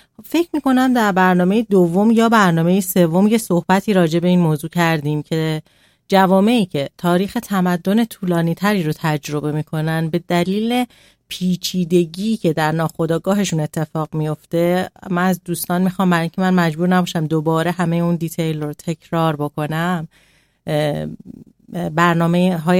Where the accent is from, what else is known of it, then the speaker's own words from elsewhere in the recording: Iran; now in Sweden; چرا ما نمیتونیم بپذیریم که ما ایرانی هستیم